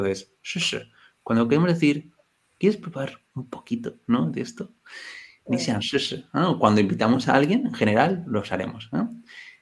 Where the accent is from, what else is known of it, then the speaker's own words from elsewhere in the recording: Spain; Es que como buen español.